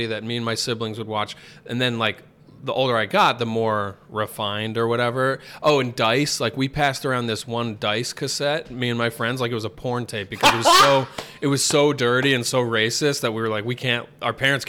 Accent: New York, United States; Up in the Hudson Valley of New York. Went to college in Long Island.

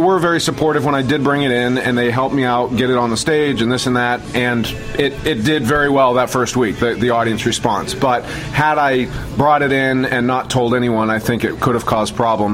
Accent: Tucson, Arizona, United States; because I grew up in Tucson and wanted to get out of the heat, and Vegas is worse.

